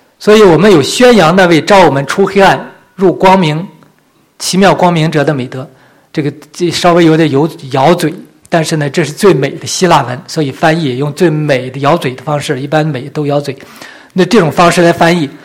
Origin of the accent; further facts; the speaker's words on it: Northeast China, China; accent: Northeastern Mandarin; 用我们东北话来讲，活出人味来。